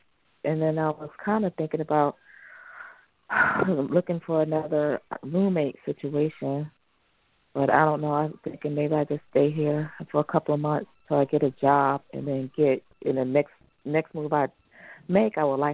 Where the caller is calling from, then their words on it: Georgia, United States; I'm calling from Georgia.